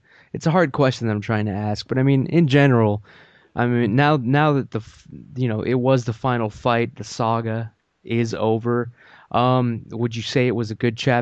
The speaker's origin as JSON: {"language": "English", "town": "Austin", "region": "Texas", "country": "United States", "tie": "born or raised there", "said": "that actually happened in my hometown of Austin, Texas."}